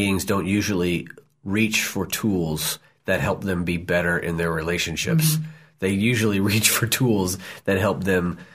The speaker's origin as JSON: {"language": "English", "town": "Lynchburg", "region": "Virginia", "country": "United States", "also_born_or_lived": "Richmond", "said": "That's like when I was from Lynchburg, but was born in Richmond, because there was no hospital for like 2 hours."}